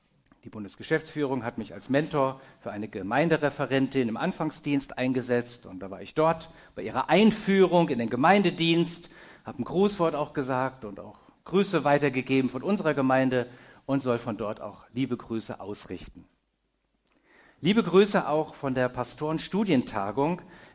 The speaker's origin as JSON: {"language": "German", "region": "Baden-Württemberg", "country": "Germany", "tie": "born or raised there", "also_born_or_lived": "Lower Rhine", "lives_now": "Modautal, Germany", "said": "Wir wohnen in Modau, Murre. Aber ich bin geboren am Niederrhein, aufgewachsen bei Karlsruhe."}